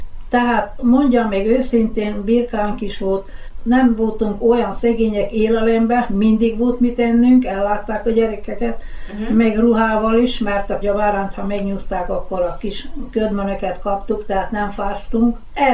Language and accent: Hungarian; Vojvodina, Serbia; Hát az én gyerekkorom az Tornyos és Kevi közt egy szálláson, vagyis hát egy olyan kisebb utca volt.